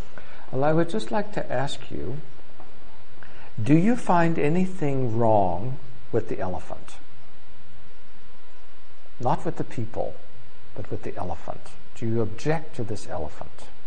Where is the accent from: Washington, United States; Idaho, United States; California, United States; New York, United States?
California, United States; now in Switzerland; from Switzerland and originally from California.